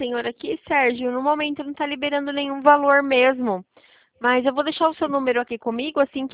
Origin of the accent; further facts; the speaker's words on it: São Paulo, Brazil; Eu sou daqui de São Paulo.